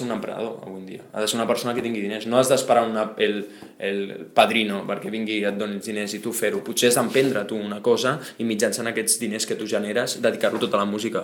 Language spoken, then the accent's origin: Catalan; Sitges, Catalonia, Spain; jo soc de Sitges de tota la vida i parlo amb franquesa